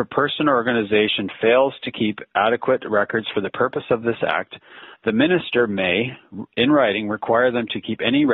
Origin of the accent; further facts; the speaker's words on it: British Columbia, Canada; I'm from British Columbia, and our province doesn't require this.